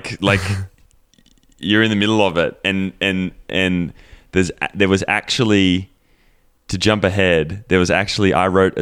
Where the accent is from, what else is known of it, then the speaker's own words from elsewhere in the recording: Australia; now in United States; I'm Australian, but I live in the US